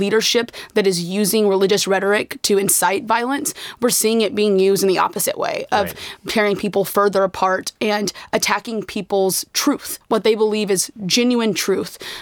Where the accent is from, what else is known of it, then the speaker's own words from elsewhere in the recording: Tulsa, Oklahoma, United States; I'm originally from Tulsa, Oklahoma, was raised in a huge Catholic family, attended Catholic grade school, Catholic high school.